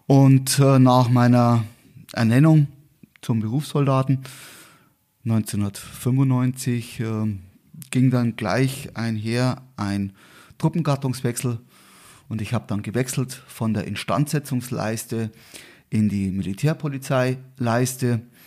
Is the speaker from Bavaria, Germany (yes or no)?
yes; Garmisch-Partenkirchen, Bavaria, Germany; ich bin hier in Garmisch-Partenkirchen geboren, lebe eigentlich auch seitdem in Garmisch-Partenkirchen mit einer kleinen Unterbrechung von 1,5 Jahren, da habe ich in Murnau gewohnt, aber ansonsten Garmisch-Partenkirchen, meine Berge, meine Heimat, da fühle ich mich wohl und da gehe ich nicht mehr weg.